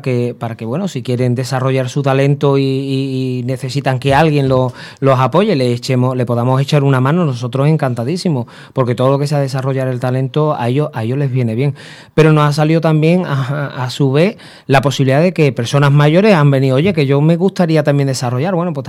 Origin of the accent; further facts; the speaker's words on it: Huelva, Andalusia, Spain; Había una necesidad de hacer teatro en mi tierra, allí en Huelva